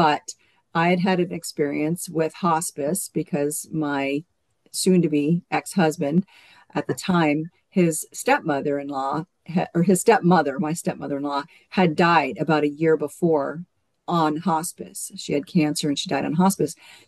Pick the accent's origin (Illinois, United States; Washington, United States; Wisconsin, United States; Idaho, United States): Washington, United States; Well, I grew up in Washington State mostly. My dad was in the military.